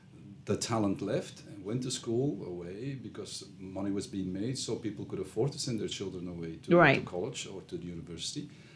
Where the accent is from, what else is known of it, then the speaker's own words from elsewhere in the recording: Bahamas; Yes, because I'm one of them, right? I can use my Bahamian accent if you want me